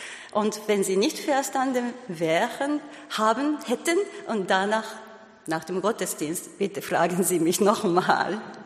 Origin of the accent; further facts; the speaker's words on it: Japan; German is a second language; Es ist ein schwieriger Name für Sie, glaube ich. Ich komme aus Japan.